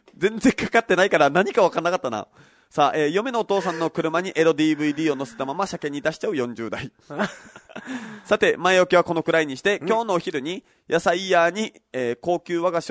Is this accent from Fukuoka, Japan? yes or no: no; Kagoshima, Japan; いや、僕まあもともと鹿児島出身で、うん、超田舎出身なんですよ、